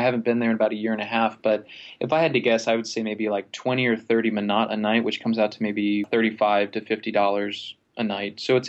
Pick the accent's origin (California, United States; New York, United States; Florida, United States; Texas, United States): Florida, United States; I'm from Florida and America, and nothing is older than, what, 200-300 years old